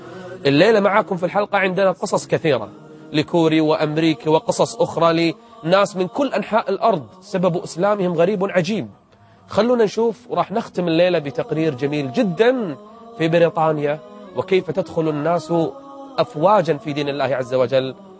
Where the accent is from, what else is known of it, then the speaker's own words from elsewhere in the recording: Kuwait; أكثر من 45,000 واحد، 45,000 فقط يدخلون عندنا في الكويت